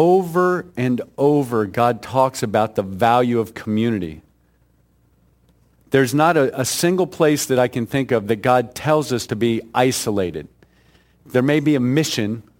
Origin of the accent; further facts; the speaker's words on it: the South, United States; moved away; One, I'm from the South. It took me about 15 years living here to learn to say Washington instead of Washington.